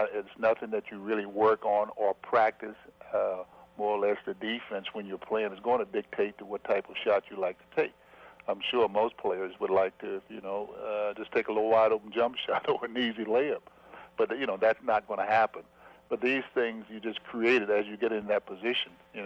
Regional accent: Washington, District of Columbia, United States; Well, Ron, I grew up in Washington, D.C., and at the time I was growing up, Washington, D.C. was a segregated city.

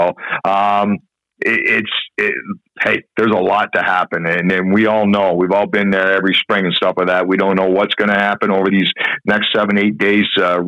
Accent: Canada; now in Germany; I'm from Canada, but I'm in Germany because of a game of baseball.

